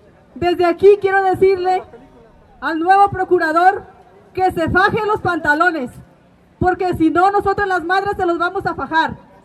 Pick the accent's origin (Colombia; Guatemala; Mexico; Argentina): Mexico; Tenemos derecho como mexicanos a defendernos.